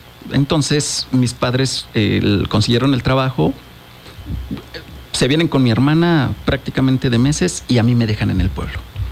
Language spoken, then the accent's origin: Spanish; Coatetelco, Morelos, Mexico; mi familia, pues obviamente es campesina, somos del pueblo de Coatetelco.